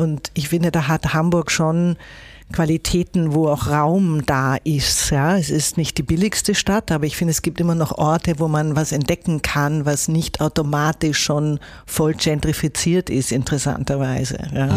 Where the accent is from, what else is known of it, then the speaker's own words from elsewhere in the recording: Vienna, Austria; ich komme aus Wien. Es ist eine Kulturstadt, die einfach in jeder Phase, in jeder Ebene, die sie zu bieten hat, das immer auch mit verwoben ist.